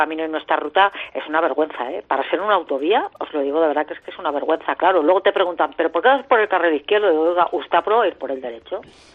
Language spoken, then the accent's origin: Spanish; Castile and León, Spain; yo lo sé porque soy castellano-leonesa